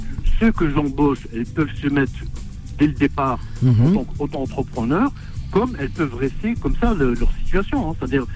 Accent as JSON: {"language": "French", "town": "Algiers", "region": "Algiers Province", "country": "Algeria", "tie": "born or raised there", "said": "je suis natif d'Alger."}